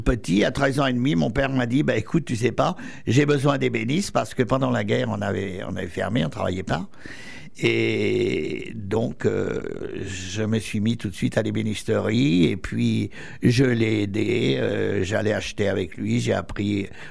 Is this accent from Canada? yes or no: no; Montfort-l'Amaury, Île-de-France, France; born there; je ne débarque pas à Montfort-l'Amaury, parce que je suis né à Montfort-l'Amaury, et mon arrière-grand-père est arrivé à Montfort-l'Amaury en 1840, place de l'Église.